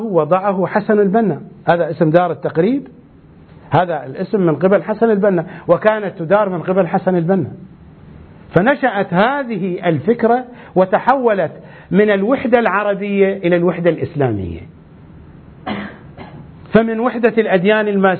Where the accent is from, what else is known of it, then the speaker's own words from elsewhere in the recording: Iraq; تأسست الأحزاب الشيعية عندنا في العراق سنة 58-59